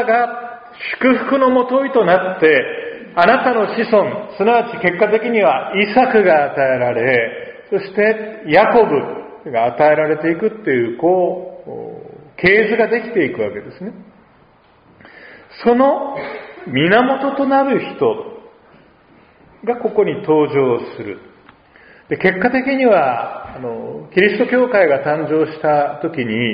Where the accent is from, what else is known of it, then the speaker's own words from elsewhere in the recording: Oita, Japan; 私大分出身なんですけど、大分育ち、別府湾ですね